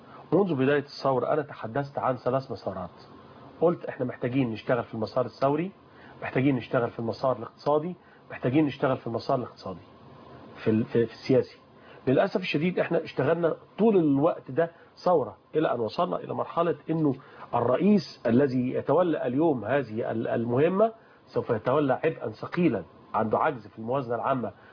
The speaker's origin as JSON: {"language": "Arabic", "country": "Egypt", "said": "باعتباري مواطن مصري"}